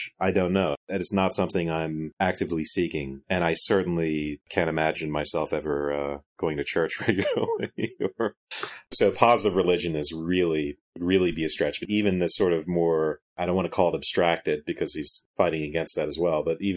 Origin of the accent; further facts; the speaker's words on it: Savannah, Georgia, United States; I went to a Unitarian service when I was in Savannah, which is my hometown, to the Jingle Bells Church.